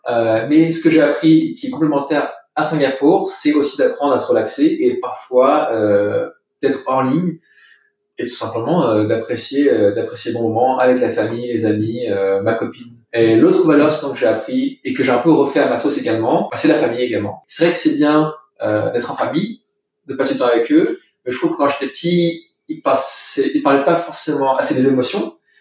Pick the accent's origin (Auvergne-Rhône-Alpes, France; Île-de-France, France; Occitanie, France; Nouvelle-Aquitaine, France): Île-de-France, France; Paris; Moi, sur mes 18 ans, j'ai grandi à Paris, donc très parisien déjà, très multiculturel.